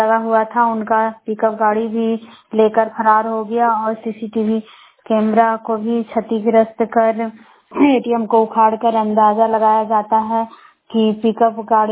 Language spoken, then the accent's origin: Hindi; Barkagaon, Jharkhand, India; मैं बड़कागांव प्रखंड की रहने वाली हूँ।